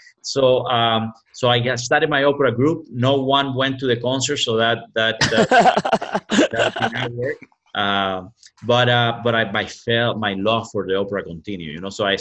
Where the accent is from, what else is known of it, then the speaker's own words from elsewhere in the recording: Cuba; now in New York, United States; Then when I came to New York from Cuba in 1980, I came to live in New York City.